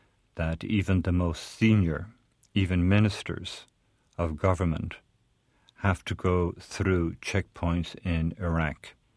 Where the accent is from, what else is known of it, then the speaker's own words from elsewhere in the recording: Ireland; also born or lived in Northern Ireland; Well, I lived in Northern Ireland and I'm Irish and learned not to take sides.